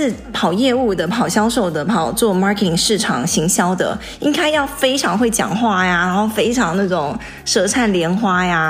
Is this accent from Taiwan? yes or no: yes; Taiwan; now in United States; 我在台湾长大的，什么时候我几岁的时候来美国的时候